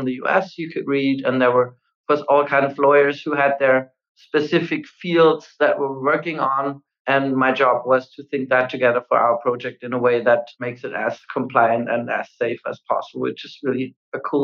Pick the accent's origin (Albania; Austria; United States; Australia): Austria; I come from Austria